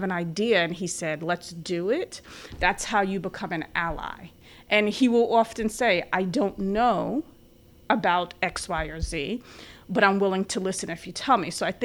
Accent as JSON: {"language": "English", "town": "The Bronx", "region": "New York", "country": "United States", "said": "I'd never heard of it. I'm from the Bronx in Long Island."}